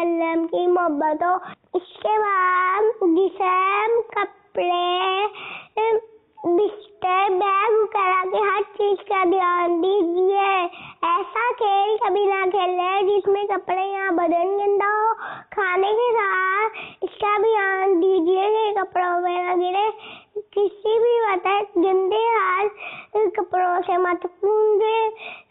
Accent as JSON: {"language": "Urdu", "town": "Faisalabad", "region": "Punjab", "country": "Pakistan", "said": "میرا تعلق فیصل آباد سے ہے."}